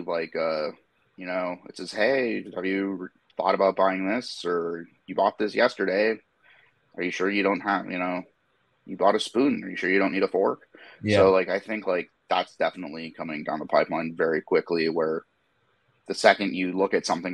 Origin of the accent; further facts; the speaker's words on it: Los Angeles, California, United States; I'm from Los Angeles, California. Been here my whole life. One of the rare ones, I suppose.